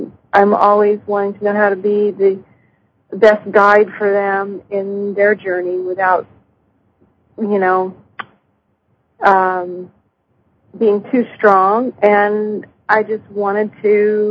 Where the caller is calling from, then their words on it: Wilton, California, United States; From Wilton, California.